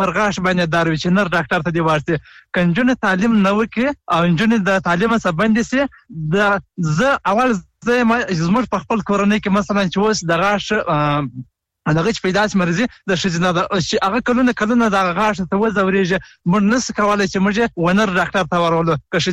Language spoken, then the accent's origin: Pashto; Helmand, Afghanistan; د هلمند ولایت نه.